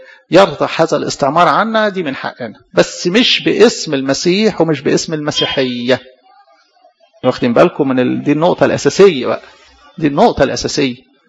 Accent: Egypt; احنا بنشترك هنا بحق المواطنة كمصريين

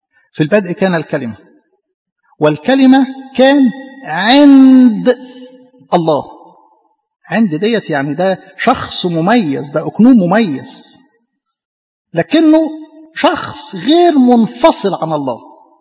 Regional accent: Egypt; طبيعة الانسان المصري انسان يحب المعرفة، انسان يعشق العلم. دي في جدرنا كمصريين

